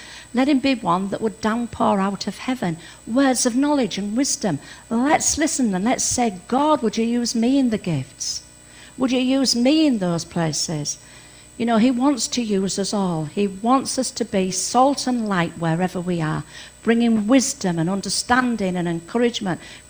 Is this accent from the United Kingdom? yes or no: yes; England, United Kingdom; however, in Scotland, I must admit, when I go up to Scotland, I am the English.